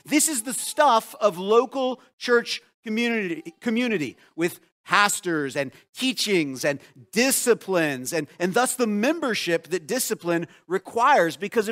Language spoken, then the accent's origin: English; Poulsbo, Washington, United States; I remember when Walmart came to my hometown of Paulsbo.